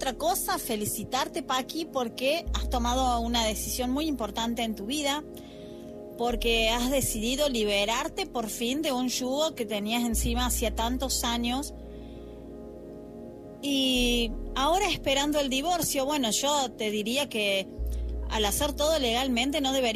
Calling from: Argentina; desde Argentina

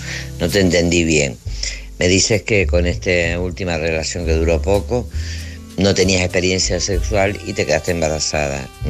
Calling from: Tenerife, Canary Islands, Spain; de Tenerife.

